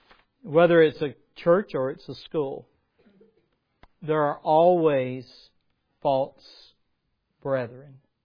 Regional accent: South Crossroad, the South, United States; accent: Southern; And you can probably hear a little bit of Southern in my accent. I grew up about an hour from here. I grew up in the country near South Crossroad, and I went to a school called Buford.

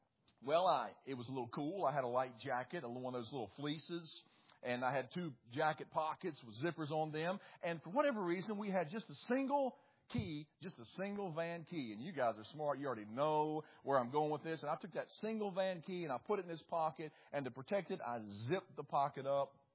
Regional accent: West Virginia, United States; I told you guys, I was from West Virginia

